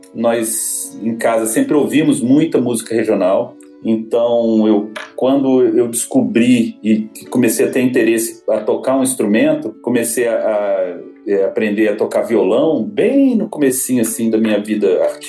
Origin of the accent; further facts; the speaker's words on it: Brasília, Federal District, Brazil; Isso, nasci em Brasília, nascido e criado.